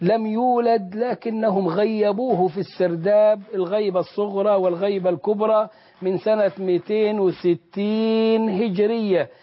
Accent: Egypt; ونحن كمصريين نحب آل البيت حبا جما

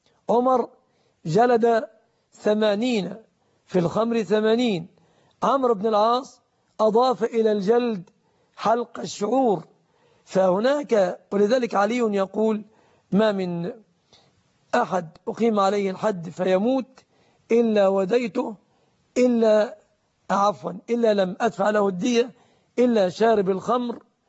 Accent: Egypt; بلادنا مصر

